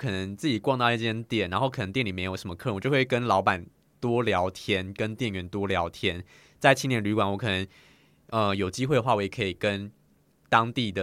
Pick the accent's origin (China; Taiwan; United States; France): Taiwan; 说我是从台湾来的时候，会莫名其妙有一种骄傲感